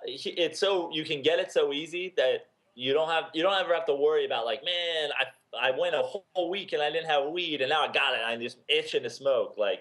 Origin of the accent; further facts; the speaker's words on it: Westchester, New York, United States; And, you know, growing up, I grew up in Westchester, so just north mm-hmm. of the city. And I had a great house, great neighborhood.